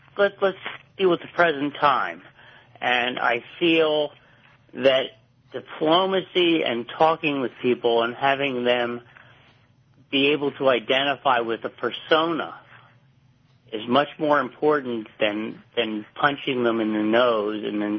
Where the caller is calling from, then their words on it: Lancaster, Pennsylvania, United States; Lancaster, Pennsylvania.